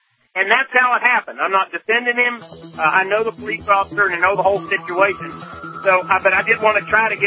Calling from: Charleston, West Virginia, United States; I'm calling from Charleston, West Virginia.

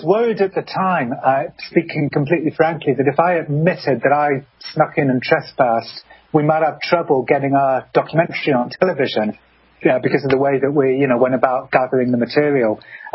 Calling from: London, United Kingdom; I am joining you from London.

